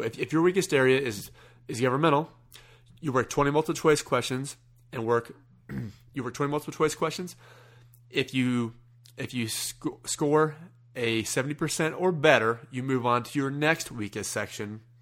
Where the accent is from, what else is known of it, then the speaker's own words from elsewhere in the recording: Kansas, United States; if I butcher your name, it's because I'm from Kansas.